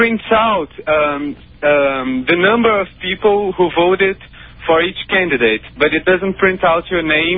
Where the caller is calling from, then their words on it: Brazil; Okay, I'm calling from Brazil.